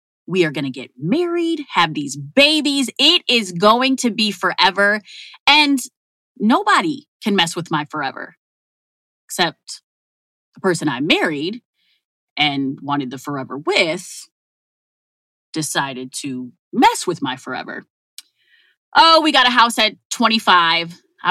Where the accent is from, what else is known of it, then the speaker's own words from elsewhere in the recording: Minneapolis, Minnesota, United States; So I come from humble beginnings. I grew up in North Minneapolis.